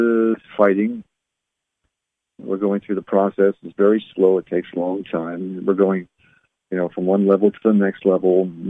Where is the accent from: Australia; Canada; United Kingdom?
Canada; I'm from Canada, so I used to play hockey when I was growing up.